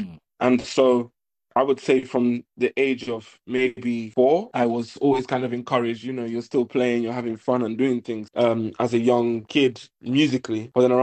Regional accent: London, United Kingdom; Growing up in a West African household, but also growing up in Black London.

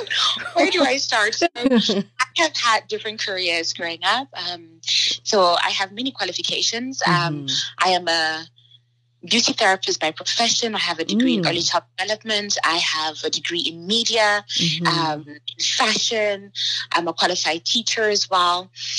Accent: Botswana; also born or lived in Ghana; I was born in Ghana. I grew up in Botswana, and I'm a Namibian citizen.

